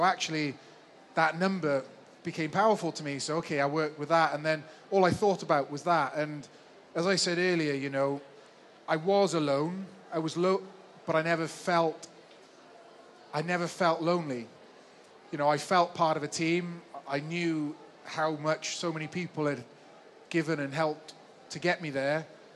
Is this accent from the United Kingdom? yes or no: yes; Pontypridd, Wales, United Kingdom; born there; I was born in Pontypridd.